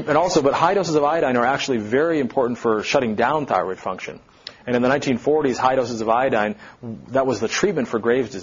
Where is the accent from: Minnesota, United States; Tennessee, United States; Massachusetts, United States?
Minnesota, United States; I'm from Minnesota, so I used to put my foot out of lakes a lot, and I'd always have leeches on my feet, you know.